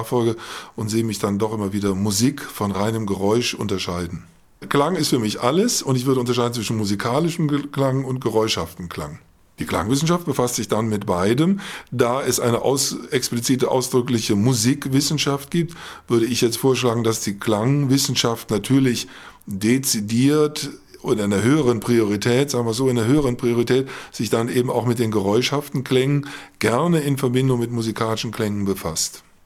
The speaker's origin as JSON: {"language": "German", "town": "Bonn", "region": "North Rhine-Westphalia", "country": "Germany", "said": "ich komme aus Bonn und bin dort in der Musikwissenschaft als Dozent tätig."}